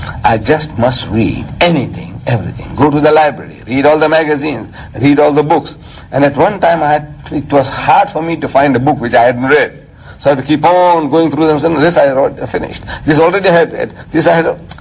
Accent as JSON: {"language": "English", "country": "India", "tie": "born or raised there", "said": "I was born in India in 1918. My birth heralded peace, the end of the First World War. And as I grew up there, my father was already in South Africa."}